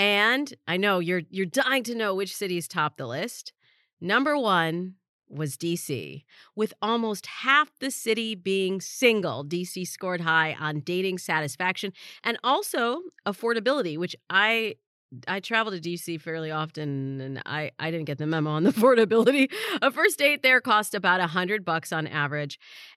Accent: Los Angeles, California, United States; my hometown of Los Angeles did not make the list.

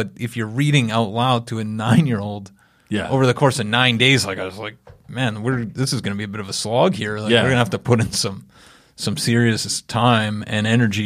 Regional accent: Canada; Don't get me wrong. I'm a Canadian nationalist.

